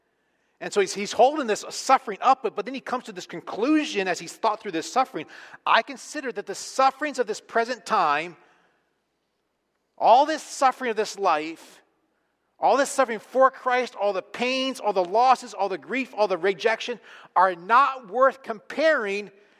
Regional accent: Pennsylvania, United States; It kind of started just for me giving my kids a bit of my nostalgic where I grew up in Pennsylvania with an amusement park

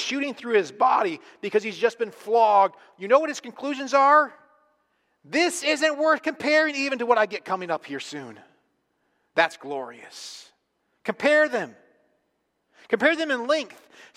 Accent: Pennsylvania, United States; It kind of started just for me giving my kids a bit of my nostalgic where I grew up in Pennsylvania with an amusement park

